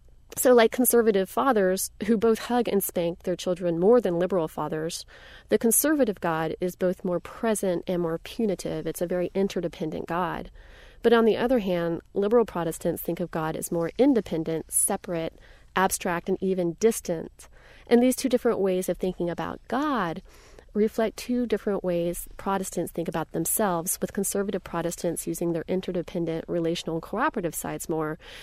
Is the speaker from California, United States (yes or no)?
no; Tennessee, United States; moved away as an adult; also born or lived in Connecticut; Yeah, I mean, and I grew up in Tennessee, hence the pronunciation … where people tend to use their very interdependent sides. And then I moved up to Connecticut to go to Yale as an undergraduate.